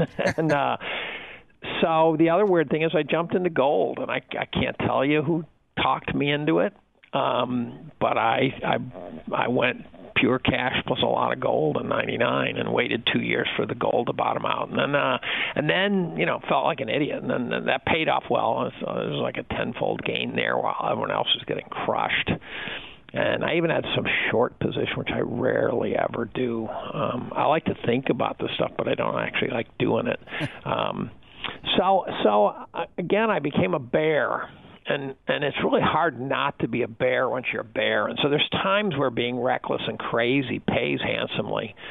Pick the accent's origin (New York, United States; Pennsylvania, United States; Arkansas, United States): New York, United States; Syracuse; So I started out, I grew up in Syracuse.